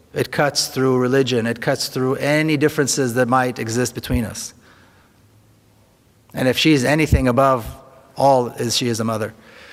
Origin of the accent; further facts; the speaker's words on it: Jerusalem, Jerusalem District, Israel; I grew up in Jerusalem. I was born and raised in Jerusalem, a mixed city.